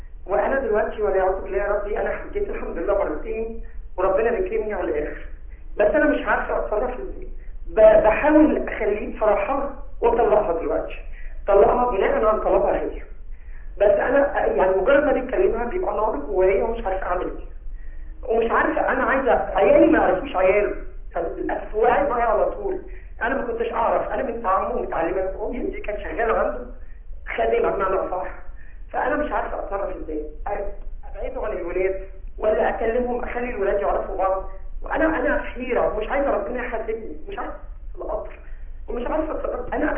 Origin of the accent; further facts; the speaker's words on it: Alexandria, Alexandria Governorate, Egypt; أنا من اسكندرية